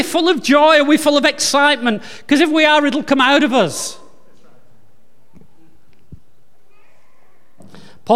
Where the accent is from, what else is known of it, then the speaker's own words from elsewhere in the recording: England, United Kingdom; and I'm English. We're not the most emotional, expressive people.